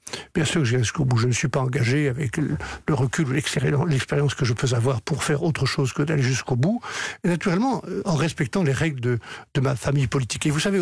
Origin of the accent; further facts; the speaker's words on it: Auvergne-Rhône-Alpes, France; Je suis savoyard, je suis montagnard, on a l'habitude d'être plutôt sobre.